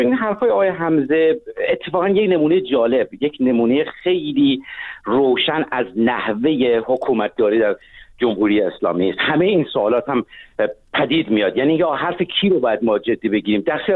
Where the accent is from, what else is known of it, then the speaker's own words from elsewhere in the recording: Iran; عرض کردم به عنوان یک ایرانی از منظر یک غربی